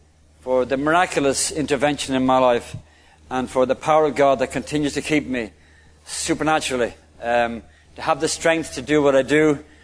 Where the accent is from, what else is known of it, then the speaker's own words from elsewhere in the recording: Dublin, Leinster, Ireland; born there; I'm Irish. I was born in Dublin in the south of Ireland. Catholic family.